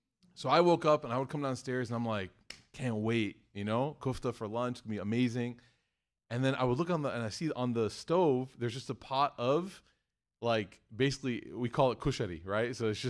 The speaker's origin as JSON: {"language": "English", "town": "Chicago", "region": "Illinois", "country": "United States", "said": "But in the North, if you say hi to somebody, I remember I'm from Chicago. When I first moved to Tennessee for a little bit"}